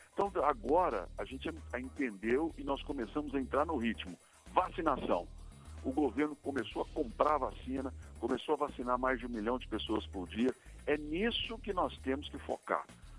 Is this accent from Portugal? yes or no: no; Minas Gerais, Brazil; como bom mineiro que sou, eu estou preocupado.